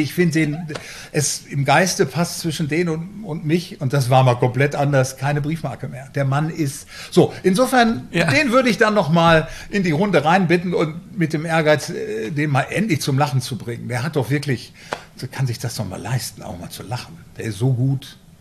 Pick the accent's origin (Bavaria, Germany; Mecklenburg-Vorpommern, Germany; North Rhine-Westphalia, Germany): North Rhine-Westphalia, Germany; Münster; born there; Also Münsterländer, ich bin auch in Münster geboren